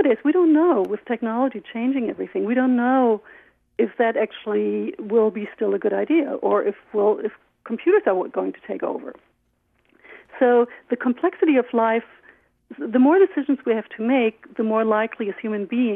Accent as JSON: {"language": "English", "country": "Germany", "tie": "born or raised there", "said": "I always thought of myself as not procrastinating much, because I grew up in Germany"}